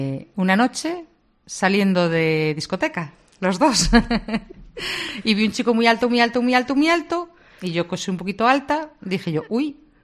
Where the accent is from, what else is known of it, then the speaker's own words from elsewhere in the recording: Vigo, Galicia, Spain; él es de Coruña, yo soy de Vigo